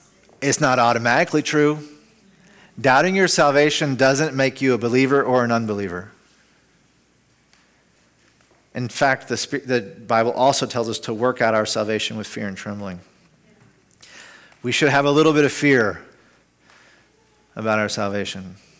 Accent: the South, United States; I grew up in the South, and it was in the gym.

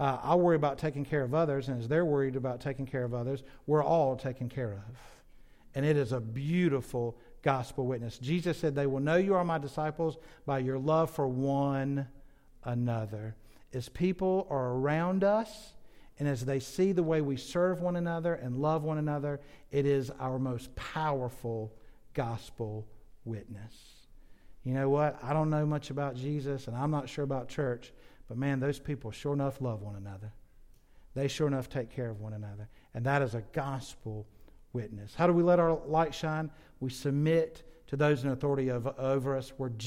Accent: California, United States; born there; So I was born in California, and so Grandma and Grandpa lived in California.

